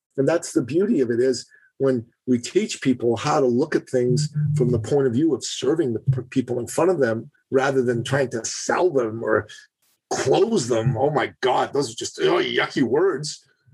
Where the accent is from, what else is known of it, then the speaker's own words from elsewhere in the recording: Iran; If you look at my home country of Iran in the last few weeks